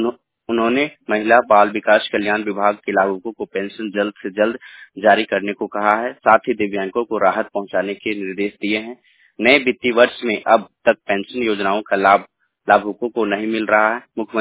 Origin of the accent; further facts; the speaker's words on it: Ranchi, Jharkhand, India; मैं रांची से हूँ